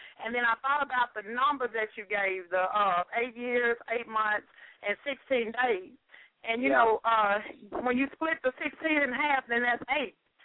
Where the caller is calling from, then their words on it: Arkansas, United States; Hi, Nikki. … I'm calling from Arkansas.